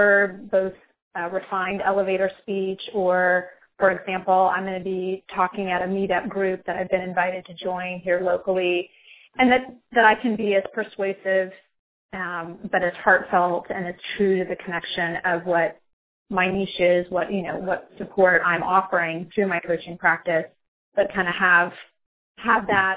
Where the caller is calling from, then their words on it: Tennessee, United States; I'm calling in from Tennessee.